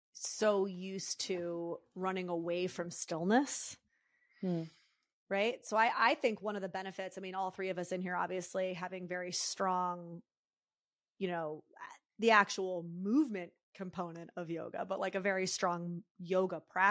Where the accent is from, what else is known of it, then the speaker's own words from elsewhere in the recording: Northeast, United States; You know, I'm from the Northeast. I still have that like New Yorker kind of energy in me.